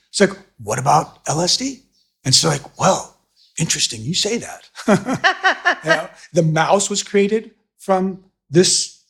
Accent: New Zealand; born there; also born or lived in United States; And so I was born in New Zealand. And lived in the States.

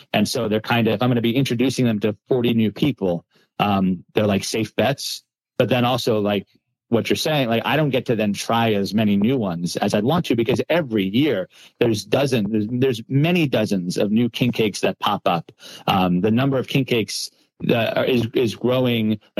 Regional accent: Long Island, New York, United States; I'm from Long Island originally. And so while I'm Jewish, my family, I think we thought we were Italian.

